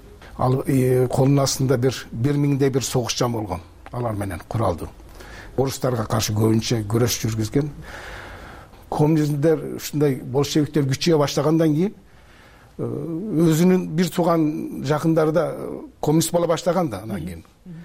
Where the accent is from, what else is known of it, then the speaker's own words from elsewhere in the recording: Turkey; Биз ошол жерде дүйнөгө келдик, ошол жерде чоңойдук.